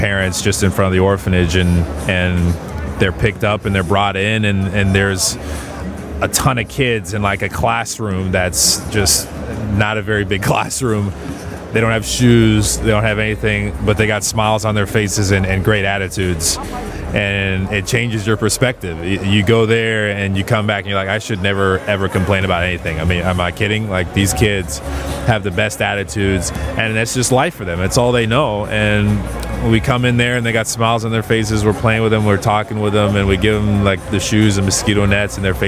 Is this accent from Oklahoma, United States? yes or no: yes; Tulsa, Oklahoma, United States; We grew up in Tulsa, Oklahoma. We were there for pretty much our whole childhood, and we grew up there until I was a senior at Victory Christian.